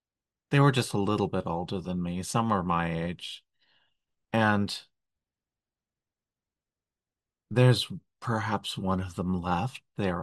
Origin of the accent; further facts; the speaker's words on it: New Jersey, United States; I grew up in South Jersey, and I was literally hunted by people.